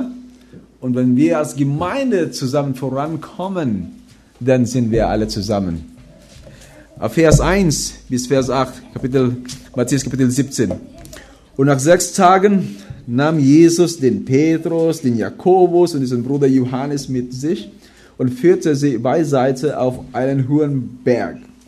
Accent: Philippines; German is a second language; moved away as an adult; now in Germany; Ich bin geboren und auch aufgewachsen auf den Philippinen. Kann man sagen, made in the Philippines.

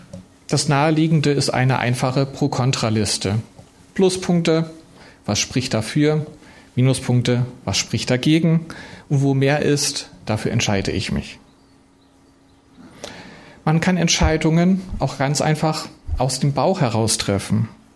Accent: Jena, Thuringia, Germany; also born or lived in Wurzen; aufgewachsen in Jena und Wurzen und mit weiter, später dann aber auch in Landshut, Darmstadt und Unterliederbach unterwegs gewesen.

